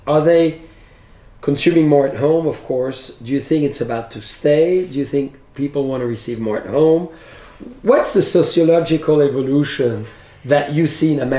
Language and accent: English; France; And maybe because I'm from France and people assume that I know food more than most